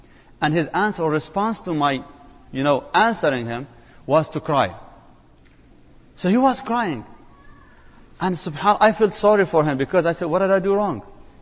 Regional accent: Palestine; first language Arabic; English is a second language; I speak the Arabic language. That's my native language. I'm originally from Palestine, actually.

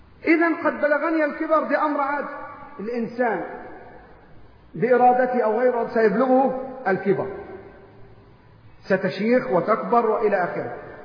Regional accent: Upper Egypt, Egypt; حتى عندنا في الصعيد يضرب لك مثل

